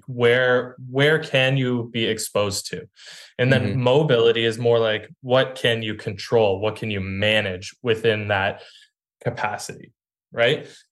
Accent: Canada; I'm Canadian, so this one really resonates with me.

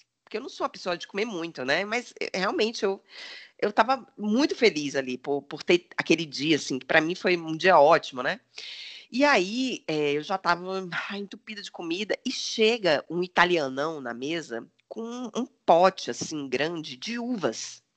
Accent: Bahia, Brazil; also born or lived in Germany; Imagina, gente, eu sou baiana, né? Imagina morar lá numa cidade que dava menos 10 no inverno.

